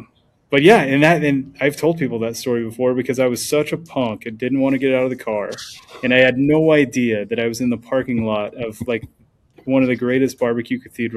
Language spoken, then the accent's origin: English; New Mexico, United States; We're from Eastern New Mexico.